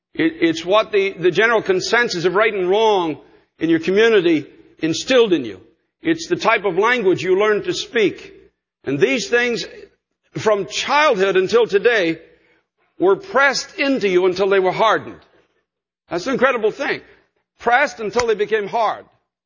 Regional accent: Canada; accent: Canadian; I have certain things in the way that I speak that identify me as Canadian.

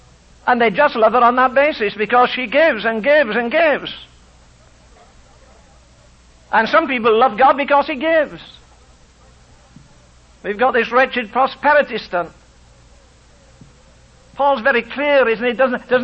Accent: England, United Kingdom; moved away; You see, I've got a feeling, not because I'm English, forget my tongue. I wouldn't have stayed here since 1950 if I didn't love the country.

